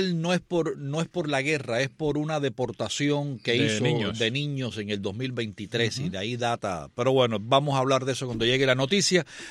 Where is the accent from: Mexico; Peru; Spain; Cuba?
Cuba; Guanabacoa, Havana; Tenemos fieles radio televidentes por allá por mi tierra, por Guanabacoa.